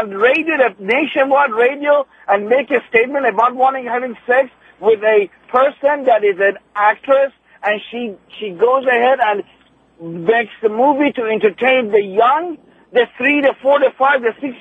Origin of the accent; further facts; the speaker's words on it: Iran; English is a second language; now in United States; I'm from Iran.